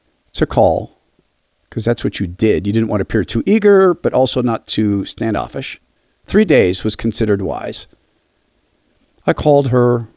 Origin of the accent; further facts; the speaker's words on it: United States; I grew up in Washington.